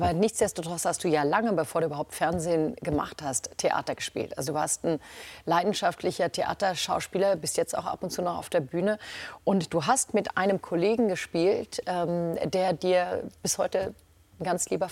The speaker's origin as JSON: {"language": "German", "town": "Rüsselsheim", "region": "Hesse", "country": "Germany", "said": "Ich komme aus Rüsselsheim, Opel Manta, bin ich mit aufgewachsen."}